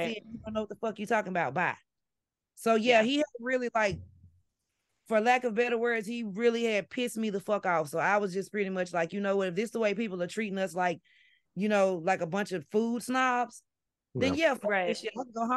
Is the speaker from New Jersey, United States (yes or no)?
no; Mississippi, United States; I'm like, first of all, fucker, I'm from Mississippi. Nobody's really fusing Japanese and French cuisine around here.